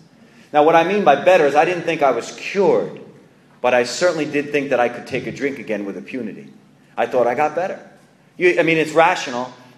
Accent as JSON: {"language": "English", "region": "New York", "country": "United States", "tie": "born or raised there", "said": "I'm from Long Island, New York. I grew up in an area that was completely segregated."}